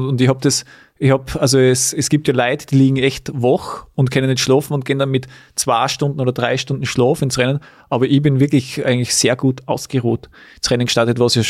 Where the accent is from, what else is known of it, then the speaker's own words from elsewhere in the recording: Weiz, Styria, Austria; Wir waren zum Beispiel in Weiz, in meiner Heimat